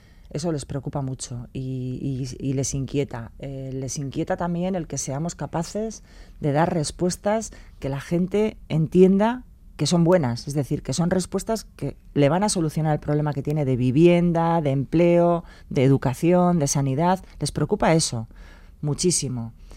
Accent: Basque Country, Spain; Yo no quiero elegir si soy vasca o española o europea. … con muchas capas

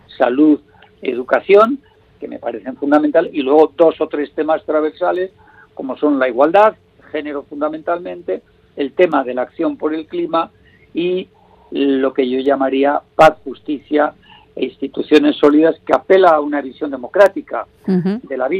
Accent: Basque Country, Spain; como vasco

